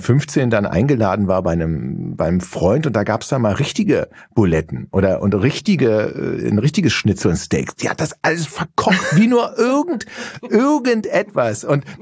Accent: Berlin, Germany; born there

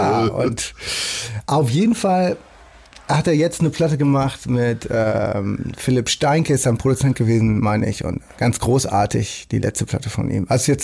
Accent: Hamburg, Germany; Dann ist natürlich Hamburg meine Heimat, wenn ich über die Elbbrücken reinkomme, ne?

